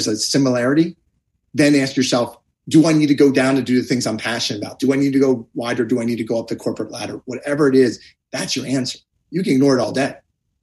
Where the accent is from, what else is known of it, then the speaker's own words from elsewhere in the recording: Baltimore, Maryland, United States; I'm from Baltimore, so I talk about him and the Ravens a lot.